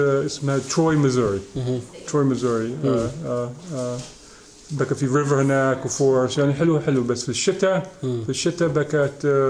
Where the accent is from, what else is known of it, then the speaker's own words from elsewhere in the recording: Chicago, Illinois, United States; also born or lived in Al-Bireh, Palestine; ولدنا يعني ولدت في البيرة في فلسطين، بعدين جينا هنا يوم بكيت 4. أبوي بكى في الجيش في أمريكا، في الجيش أمريكا، وبعدين في إلينويز شيكاغو بكينا